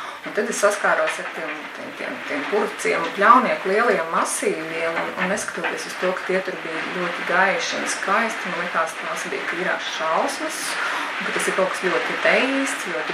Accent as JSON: {"language": "Latvian", "town": "Saldus", "region": "Saldus Municipality", "country": "Latvia", "tie": "born or raised there", "said": "Es esmu pati tātad dzimusi un augusi Saldu"}